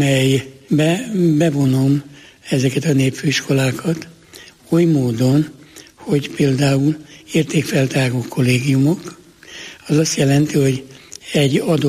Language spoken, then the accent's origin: Hungarian; Budapest, Hungary; born there; moved away as an adult; now in Lakitelek, Hungary; bár Pesten születtem, 20 éves korban kerültem lakitelekre